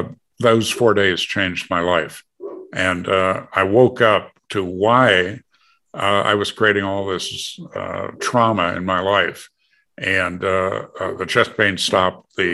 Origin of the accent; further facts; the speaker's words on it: Green Bay, Wisconsin, United States; moved away as an adult; I grew up in Green Bay, Wisconsin, which, you know, takes the international award for craziness about football.